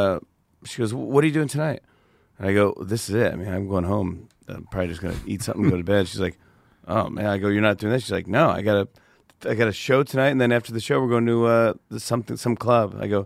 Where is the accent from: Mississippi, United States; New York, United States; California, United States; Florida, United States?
New York, United States; Saugerties; I grew up in Saugerties, New York, which is upstate by Kingston, Poughkeepsie, Woodstock, mm-hmm. that area.